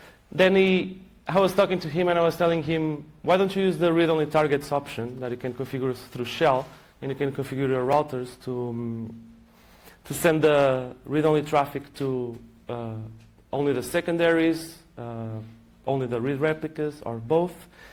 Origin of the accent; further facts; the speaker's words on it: Portugal; English is a second language; I come from Portugal.